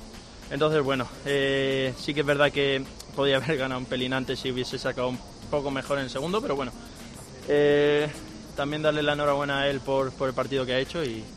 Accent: Málaga, Andalusia, Spain; de Málaga, él no.

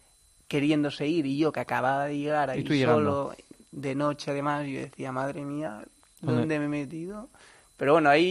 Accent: Spain; oye, soy un español que está de vacaciones en Bali.

